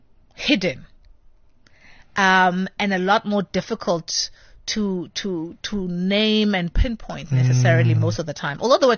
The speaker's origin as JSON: {"language": "English", "country": "South Africa", "said": "On the other hand, I'm a South African. I'm a black South African."}